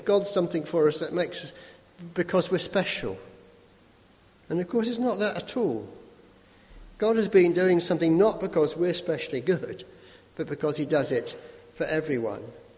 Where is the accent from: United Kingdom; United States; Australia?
United Kingdom; England; And I think we sometimes, as English British Christians, sometimes are not very upfront about this